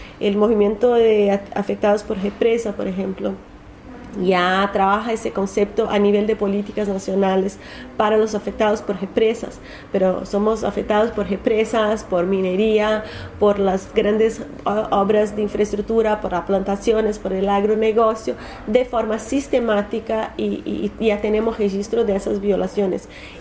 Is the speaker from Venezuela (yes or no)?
no; Brazil; Spanish is a second language; y digo eso porque soy brasileña